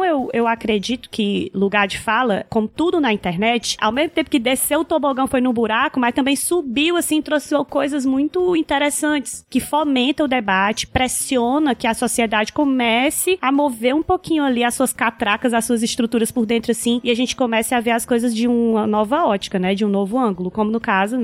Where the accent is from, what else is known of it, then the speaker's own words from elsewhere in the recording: Northeast Region, Brazil; Eu sou mulher, eu sou branca, eu sou nordestina, eu venho da classe trabalhadora